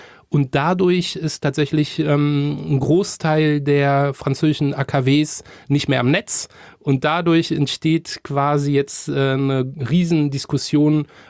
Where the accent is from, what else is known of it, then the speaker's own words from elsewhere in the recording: Trier, Rhineland-Palatinate, Germany; also born or lived in France; Ich bin gar nicht gebürtiger Trierer, sondern bin in Trier aufgewachsen, aber gebürtig komme ich tatsächlich aus Frankreich. Also bin so mit so einem deutsch-französischen kulturellen Rucksack quasi aufgewachsen.